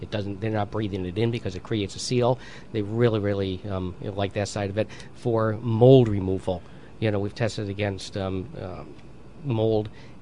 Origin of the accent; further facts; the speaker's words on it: New Jersey, United States; Well, we're from Jersey. I'm from Jersey.